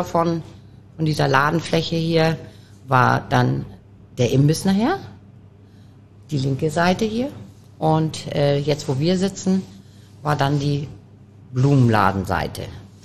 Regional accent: Hamburg, Germany; Du bist keine Fremde, sondern ich bin ja eine Hamburgerin, aber eben nicht aus St. Pauli.

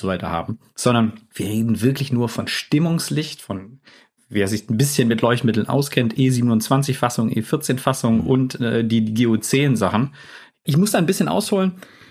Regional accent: Baden-Württemberg, Germany; Klar, natürlich auch als Schwabe immer.

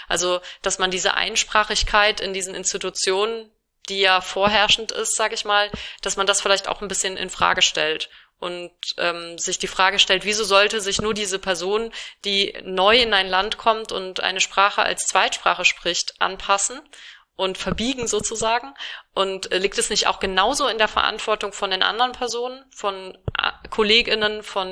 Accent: Rhineland-Palatinate, Germany; ich komme aus Rheinland-Pfalz und bei uns sagt man Fasnacht.

